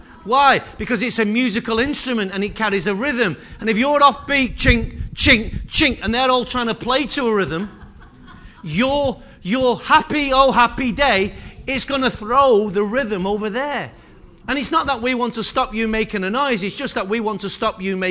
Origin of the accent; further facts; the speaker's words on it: United Kingdom; I'm not proud. Me? Proud? No, I'm British.